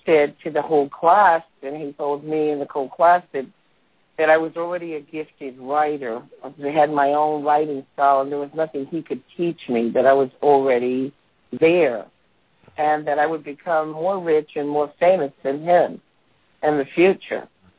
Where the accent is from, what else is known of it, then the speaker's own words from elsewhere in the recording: New York, United States; I took the New York Regents because I'm a New Yorker.